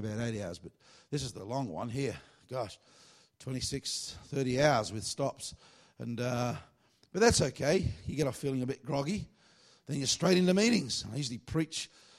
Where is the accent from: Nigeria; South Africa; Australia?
Australia; I want to back my own nation. I'm an Aussie.